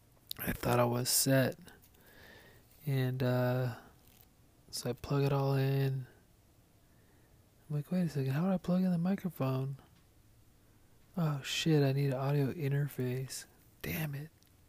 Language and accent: English; Long Beach, California, United States; also born or lived in Los Alamitos; I was born and raised in Long Beach, LAOC. I say that because I lived on the border of OC and Long Beach, in a little town called Los Alamitos.